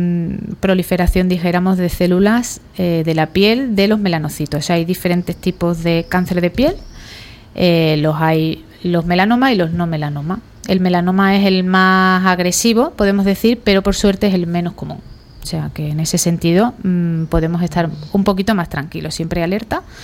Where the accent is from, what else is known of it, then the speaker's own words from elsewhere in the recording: Seville, Andalusia, Spain; Yo, por ejemplo, que soy de Sevilla